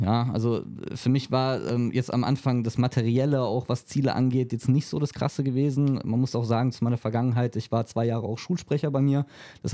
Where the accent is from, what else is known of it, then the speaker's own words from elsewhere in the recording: Rhineland-Palatinate, Germany; now in Frankfurt, Germany; Ja, ich bin auf dem Land aufgewachsen, dann war die nächstgrößere Stadt Ludwigshafen, die schönste Stadt Deutschlands von hinten.